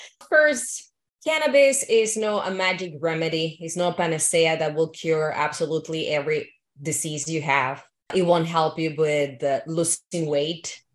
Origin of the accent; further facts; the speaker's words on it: Guadalajara, Jalisco, Mexico; So from my origins and my background, I'm from Guadalajara, Mexico.